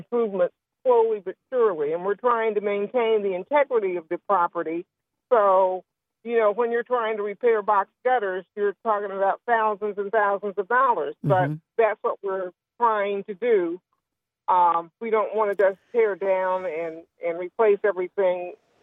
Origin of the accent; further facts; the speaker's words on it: Columbus, Ohio, United States; I grew up in the Bronzeville area and community, and right now I no longer live in the community, but I am a property owner.